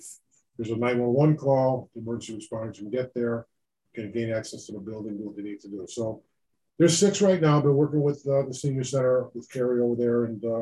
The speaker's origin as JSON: {"language": "English", "town": "Vernon", "region": "Connecticut", "country": "United States", "said": "where I come from Vernon, most seniors live in some sort of housing facility."}